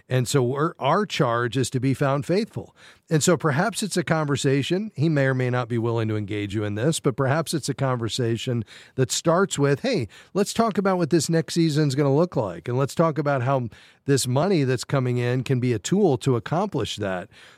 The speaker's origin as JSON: {"language": "English", "town": "Fort Lauderdale", "region": "Florida", "country": "United States", "tie": "born or raised there", "said": "We'll stay in Florida to my hometown, Fort Lauderdale."}